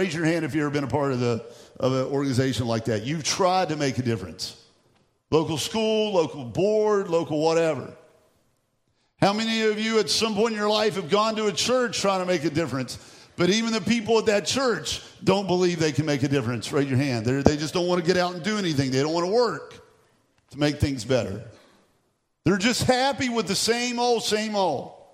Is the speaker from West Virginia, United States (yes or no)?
yes; West Virginia, United States; because I'm from West Virginia, because I'm from Appalachia, I can say this